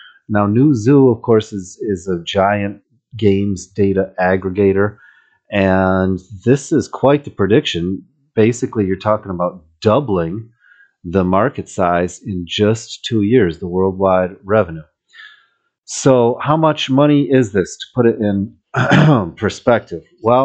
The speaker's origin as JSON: {"language": "English", "region": "Michigan", "country": "United States", "tie": "born or raised there", "said": "I grew up in Michigan. I know how the Lions go, but it'll be fun anyway."}